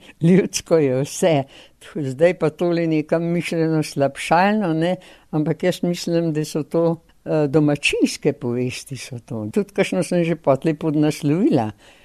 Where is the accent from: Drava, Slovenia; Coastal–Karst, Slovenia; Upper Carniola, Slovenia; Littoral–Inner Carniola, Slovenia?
Upper Carniola, Slovenia; Podbrezje; na pol Gorenka, na pol Korošica. Po materi sem Korošica, po očetu pa Gorenka. Prihajam torej s Podbrezi na Gorenskem.